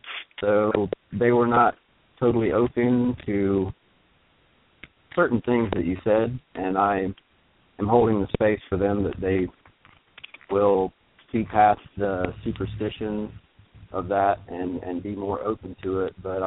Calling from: Starkville, Mississippi, United States; I am calling from Starkville, Mississippi, but you might recognize the 828 area code. I usually reside in Asheville, North Carolina.

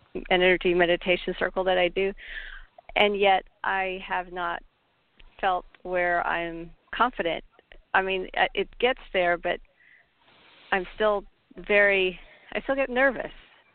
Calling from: Portland, United States; from Portland.

